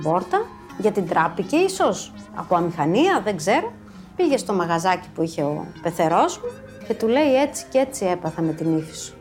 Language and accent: Greek; Amaliada, West Greece, Greece; now in Paramythia, Greece; Κατάγομαι από την Αμαλιάδα, σπούδασα στην Πάτρα